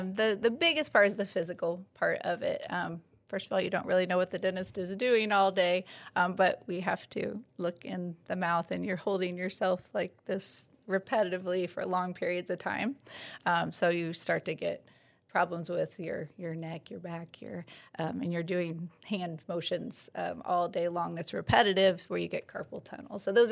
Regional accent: Indiana, United States; I'm from Madison County.

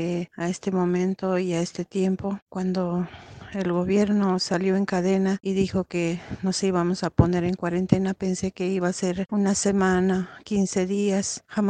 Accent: Buenos Aires, Argentina; soy de la Villa 20.

